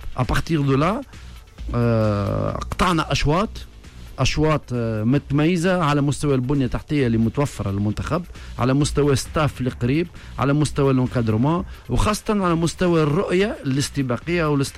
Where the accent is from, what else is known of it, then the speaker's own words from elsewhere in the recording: Tunisia; ونشوفوا المدربين الكبار اللي عندنا في تونس